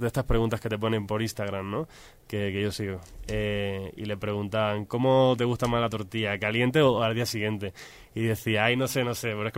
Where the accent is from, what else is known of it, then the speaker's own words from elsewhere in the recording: Region of Murcia, Spain; Entonces tienes que ir a mi tierra, porque dicen que es donde están los mejores limones amarillos del mundo. Ahí en Murcia.